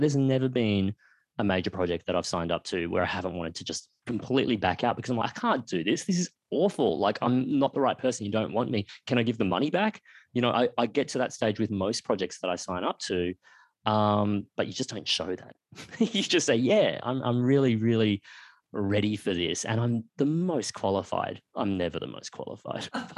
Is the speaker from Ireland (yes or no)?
no; Australia; growing up in Australia, Asian, that's me. I belong in this anthology.